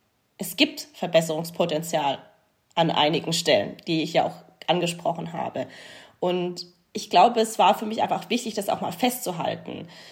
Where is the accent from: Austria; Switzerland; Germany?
Germany; Stuttgart, Baden-Württemberg; oder vielleicht auch schon nach der Weltmeisterschaft 2019 in Stuttgart in meiner Heimatstadt.